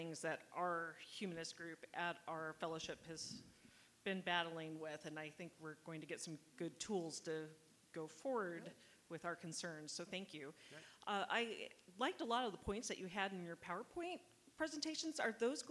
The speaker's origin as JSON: {"language": "English", "town": "Vista", "region": "California", "country": "United States", "said": "from Vista, California"}